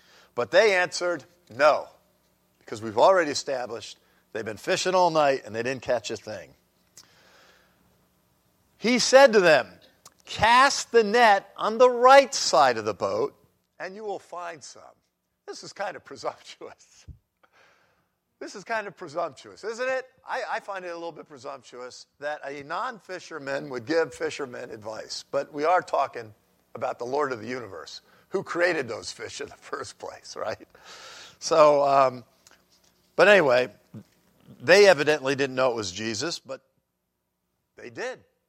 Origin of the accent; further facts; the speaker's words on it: New York, United States; That's usually what I say anyway. I'm from New York. Maybe you say it a little different in Ohio.